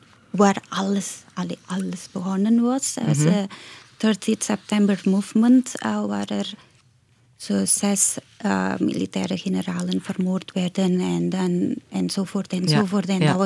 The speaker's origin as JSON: {"language": "Dutch", "country": "Indonesia", "said": "zo heb ik mijn thuisland op een heel andere manier kunnen bekijken"}